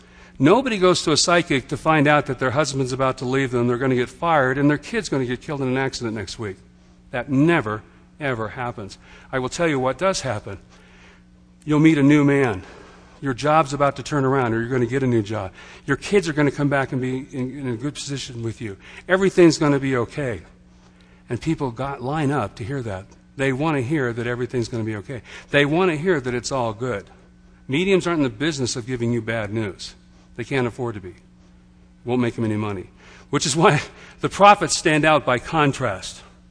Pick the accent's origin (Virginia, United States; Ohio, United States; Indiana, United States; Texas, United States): Texas, United States; Beaumont; born there; I was born in Beaumont, Texas originally, one of the most racist cities on this planet.